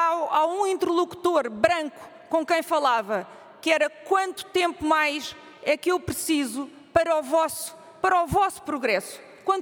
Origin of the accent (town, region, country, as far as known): Portugal